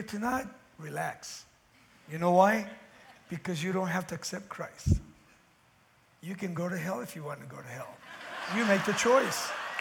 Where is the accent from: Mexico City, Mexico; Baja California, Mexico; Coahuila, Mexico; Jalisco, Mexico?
Mexico City, Mexico; now in United States; I'm a foreigner too, I came from Mexico City.